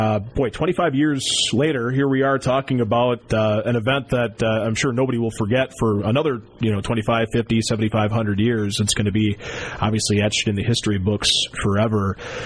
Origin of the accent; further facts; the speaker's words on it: Mount Horeb, Wisconsin, United States; I grew up in Mount Horeb, which is a little bit east of Barneveld